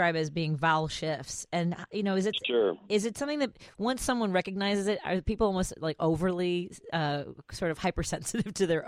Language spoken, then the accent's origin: English; Chicago, Illinois, United States; Two, I was raised in Chicago, and we have our own way of talking.